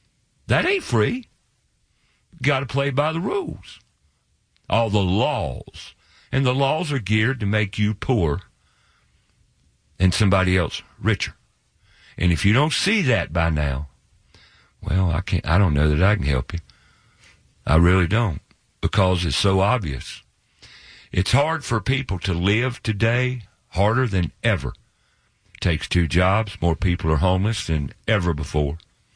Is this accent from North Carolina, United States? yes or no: yes; Charlotte, North Carolina, United States; I used to be a big race fan growing up in Charlotte, of course, you know, with all the racing that went on here.